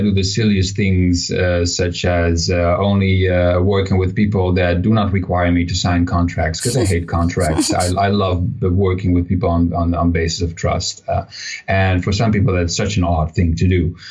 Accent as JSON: {"language": "English", "country": "Netherlands", "said": "Because I'm from the Netherlands, so that's the NL part."}